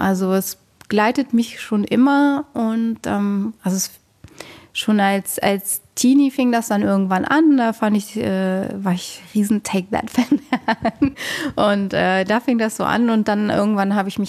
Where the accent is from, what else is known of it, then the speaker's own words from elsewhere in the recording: Rhineland, Germany; ich komme eigentlich auch aus dem Rheinland